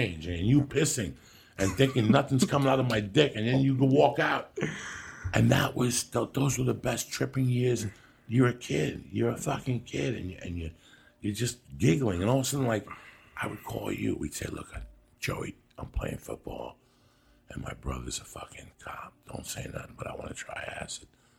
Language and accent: English; East Coast, United States; I didn't do mushrooms. I'm from the East Coast like you.